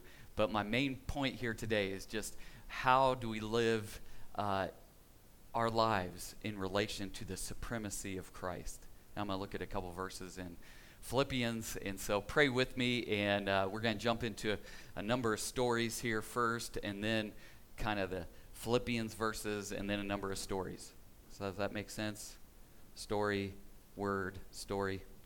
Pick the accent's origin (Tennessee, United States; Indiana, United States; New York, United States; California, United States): Indiana, United States; I was joking about my Indiana Pacers because growing up in Indiana, if you don't know, it has a state religion.